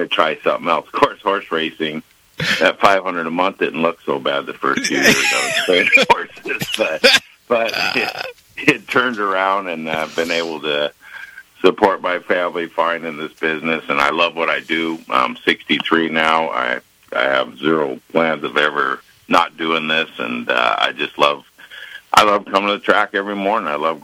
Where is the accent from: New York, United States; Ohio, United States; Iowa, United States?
New York, United States; born there; My, we moved from New York. I was born in New York, and, my dad owned a little piece of a horse, and he came here